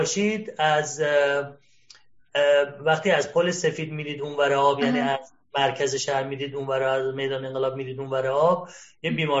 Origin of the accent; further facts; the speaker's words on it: Ahvaz, Khuzestan, Iran; من خودم اهوازی هستم و اونجا زنیگم